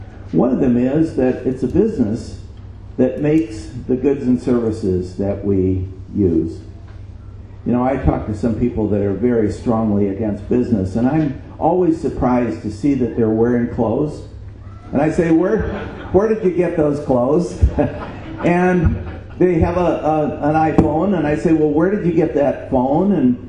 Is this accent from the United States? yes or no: yes; United States; I come from the United States, and people in the United States like to think, well, everyone else is corrupt, but we are not.